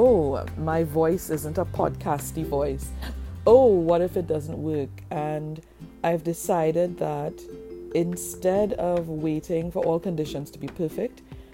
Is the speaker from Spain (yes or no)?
no; Trinidad & Tobago; hello, I'm 36 years old. And I'm a bookworm from Trinidad and Tobago in the West Indies.